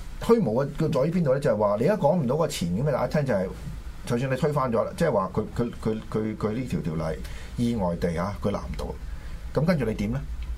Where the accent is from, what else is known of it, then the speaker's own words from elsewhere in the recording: Hong Kong; 咁你話香港人搞到係咁樣嘅時候，你話如果作為一個土生土長人，係咪幾憤啊